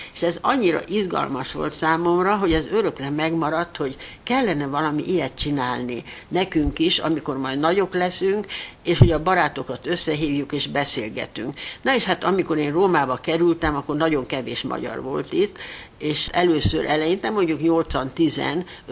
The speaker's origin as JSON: {"language": "Hungarian", "country": "Hungary", "also_born_or_lived": "Rome, Italy", "said": "haza kellett költöznöm, mert mégiscsak ugye magyar vagyok, és a magyar voltomat soha nem tudom elfelejteni."}